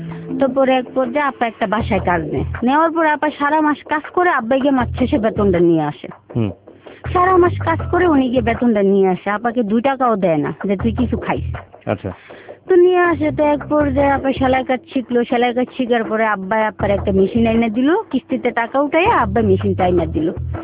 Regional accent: Sylhet, Sylhet Division, Bangladesh; আমার জন্ম জেলা, আমি সিলেট থেকে আসছি।

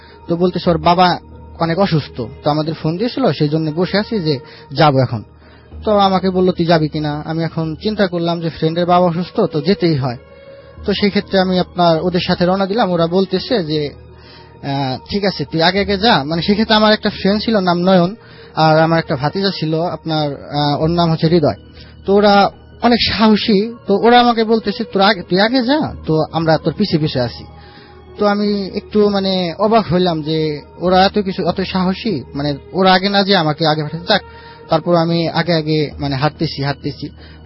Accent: Manikganj, Dhaka Division, Bangladesh; তো আমাদের গ্রামে একটি মেলা হয়, তো 15 দিন ব্যাপী একটা মেলা হয়। তো মানিকগঞ্জ ডিস্ট্রিক্টে এটা আসলে অনেক মানে সবাই আর কি জানে যে এই মেলাটা হয়।

